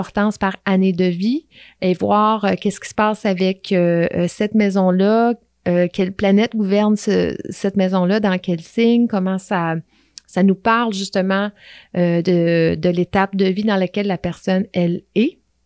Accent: Quebec, Canada; moved away as an adult; also born or lived in Saguenay; now in Montreal, Canada; je suis née dans le Bas-Saint-Laurent, j'habitais là à peu près jusqu'à l'âge de 18 ans. Ensuite, je suis déménagée au Saguenay et j'habitais là 4-5 ans. Et je suis arrivée dans la région de Montréal vers 23 ans.

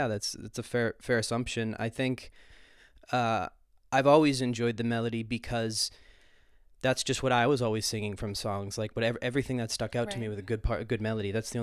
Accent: Massachusetts, United States; Yes, yeah, I grew up in Massachusetts.

